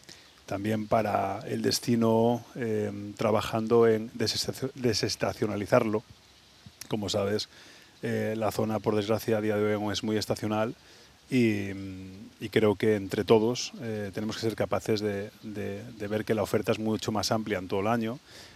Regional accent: Galicia, Spain; yo soy gallego, siempre me gusta decirlo, llevo 18 años aquí en Andalucía y estoy enamorado de esta tierra

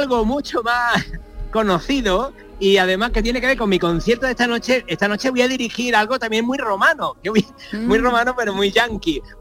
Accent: Seville, Andalusia, Spain; Y más los andaluces, ¿no? Los sevillanos, todos hemos sido provincia de Roma y ahora estoy en la capital, estoy en la antigua capital del imperio.

